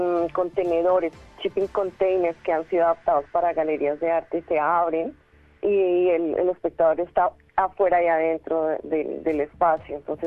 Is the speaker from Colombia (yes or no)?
yes; Colombia; que soy colombiana.